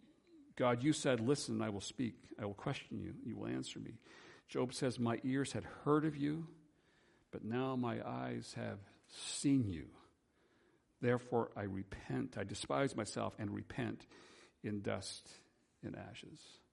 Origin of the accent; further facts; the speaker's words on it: United Kingdom; moved away; We emigrated from Great Britain, and all of our family were overseas, and never had a chance until I was 18 years of age to go to a funeral.